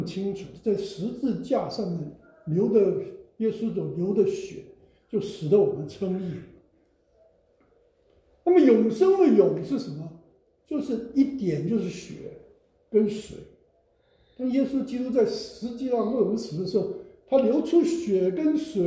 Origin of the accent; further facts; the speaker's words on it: China; 我们中国人人文主义兴盛之后，就把这个思想就没有啊